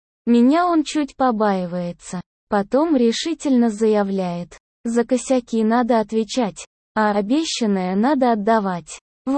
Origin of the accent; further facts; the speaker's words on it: Novosibirsk, Novosibirsk Oblast, Russia; Когда мы из Новосибирска приезжали на море, то все вокруг порой часто шутили, правда, что у вас 12 месяцев зима, а вот остальное лето. Да нормальный у нас климат.